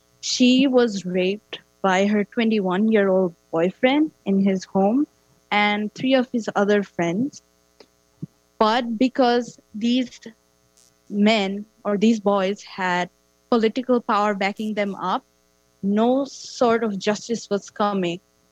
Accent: Bangladesh; English is a second language; now in Canada; I have been studying in Canada for the past 2 years. I am from Bangladesh.

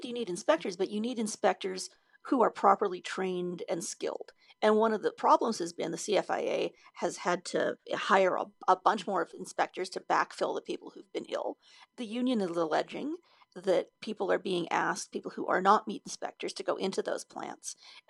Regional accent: Edmonton, Alberta, Canada; when I was a kid growing up in Edmonton

